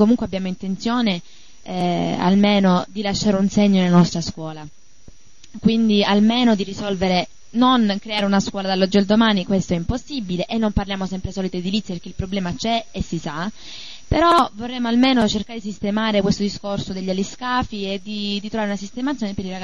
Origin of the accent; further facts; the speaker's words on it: Piano Conte, Sicily, Italy; io sono di Piano Conte e lancio un appello